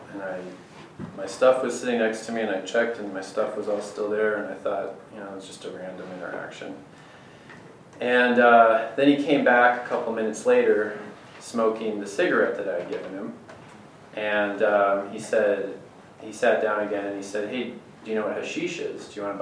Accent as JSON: {"language": "English", "region": "California", "country": "United States", "said": "You know, I'm from California where it's legal, so cool interaction."}